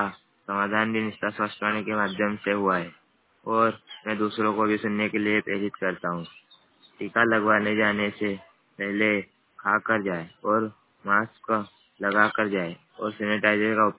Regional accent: Songir, Maharashtra, India; मैं ग्राम सोंगिर से हूँ।

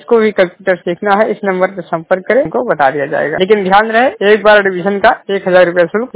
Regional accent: Basti, Uttar Pradesh, India; मैं बस्ती जिले का रहने वाला हूँ, यूपी से।

